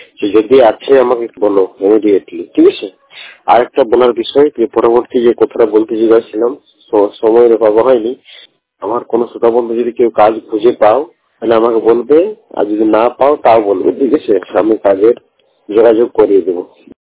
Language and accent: Bangla; Bankura, West Bengal, India; আমার বাড়ি বাঁকুড়া